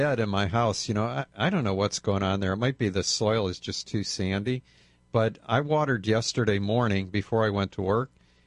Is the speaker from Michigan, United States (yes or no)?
yes; Michigan, United States; I grew up in Michigan, which was hot and humid.